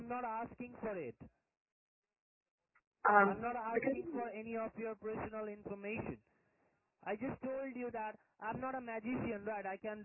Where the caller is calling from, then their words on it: Sydney, New South Wales, Australia; English is a second language; We're based in 55 Kent Street, Sydney.